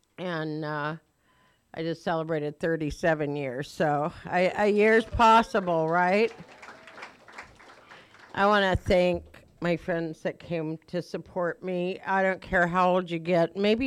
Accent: Phoenix, Arizona, United States; A lot of you know my story. I grew up in Phoenix, going to be a nun, ended up as a go-go dancer.

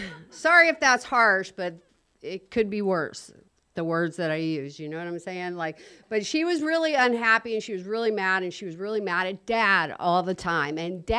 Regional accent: Evansville, Indiana, United States; I am originally from Evansville, by God, Indiana. I call it that because there was a lot of God going on back there.

